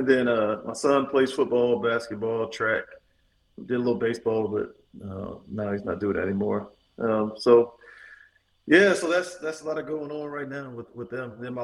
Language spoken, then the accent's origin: English; Youngstown, Ohio, United States; And then I'm from Ohio initially, Youngstown, Ohio. So my whole family, they love Mizzou, but they wanted Ohio State to win.